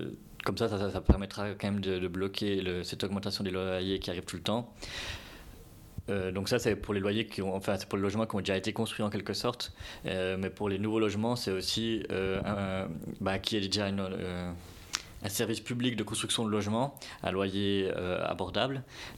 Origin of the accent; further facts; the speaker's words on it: Jura, Switzerland; moi je suis originaire du Jura